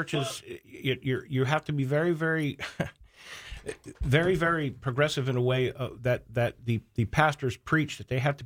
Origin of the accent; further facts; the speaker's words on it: Maryland, United States; Sorry, I'm from Maryland.